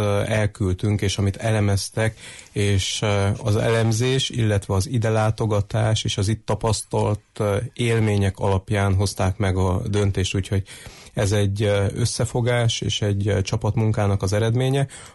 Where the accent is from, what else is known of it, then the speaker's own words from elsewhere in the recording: Harghita, Romania; És hát ugye székelyek vagyunk